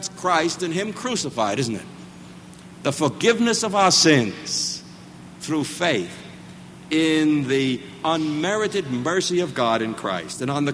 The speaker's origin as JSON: {"language": "English", "town": "New York City", "region": "New York", "country": "United States", "tie": "born or raised there", "said": "the Reformed Church in which I was brought up in New York City"}